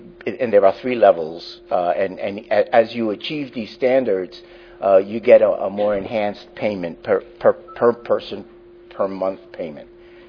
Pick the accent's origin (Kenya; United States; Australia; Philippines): United States; New York; I hail from New York, and in New York, we're addressing the challenges of health reform